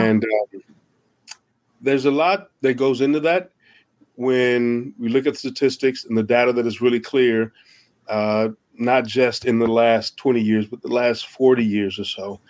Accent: Atlanta, Georgia, United States; And, you know, I grew up in Atlanta, Georgia, and the surrounding area, East Point College Park

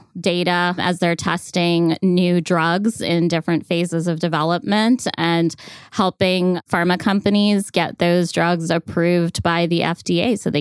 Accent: New York, United States; born there; also born or lived in India; Well, I was born in New York and spent a few years of my childhood there before going back to India and finishing some middle school years there and then coming back to the United States

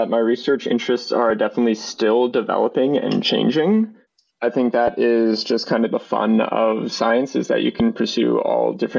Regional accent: Topsham, Maine, United States; I grew up in Topsom, Maine, about 30 minutes north of Portland.

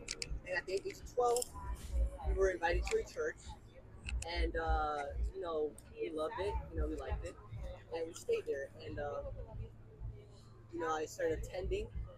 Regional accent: New Jersey, United States; Okay, so my parents are from Guatemala. Okay. I was born here in the year 2001. You know, from New Jersey.

